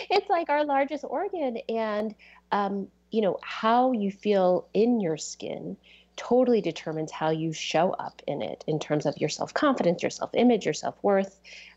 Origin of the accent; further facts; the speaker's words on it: East Coast, United States; I mean, I grew up on the East Coast.